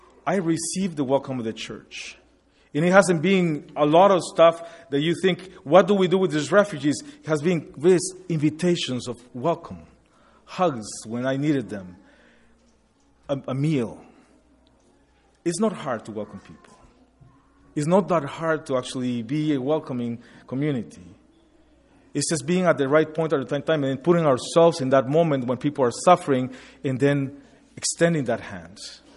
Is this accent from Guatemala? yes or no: yes; Guatemala; now in United States; I am from Guatemala. Our daughters were born in Calgary, and our grandchildren were born here in Indiana.